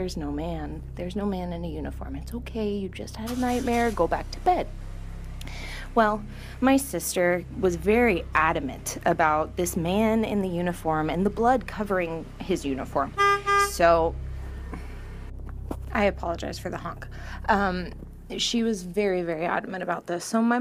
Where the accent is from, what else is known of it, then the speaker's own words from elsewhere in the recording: California, United States; I come from Central California